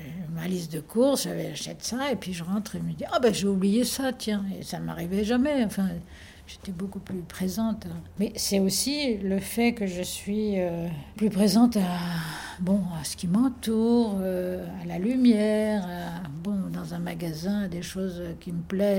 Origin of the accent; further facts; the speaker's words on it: Centre-Val de Loire, France; Ah, je suis tourangelle. Je suis née près de la Loire, dans le pays des rois de France, où on disait qu'on parlait le meilleur français.